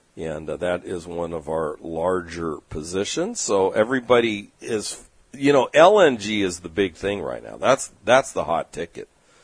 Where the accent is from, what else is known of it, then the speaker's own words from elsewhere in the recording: California, United States; And of course, we're from California.